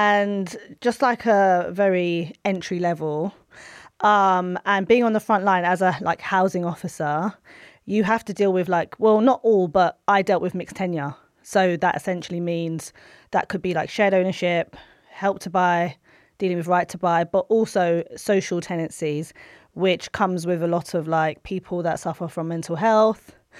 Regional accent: Tottenham, London, United Kingdom; also born or lived in Barbados; my father was born in Barbados. I was born in Barbados. My mother was born in Pakistan. So I'm still like first gen. So when I moved to like Tottenham and I started growing up

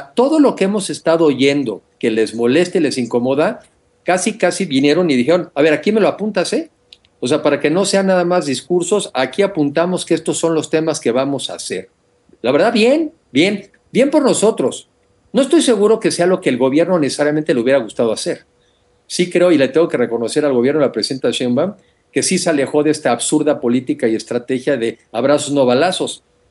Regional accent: Mexico; Yo como mexicano lo veo bien

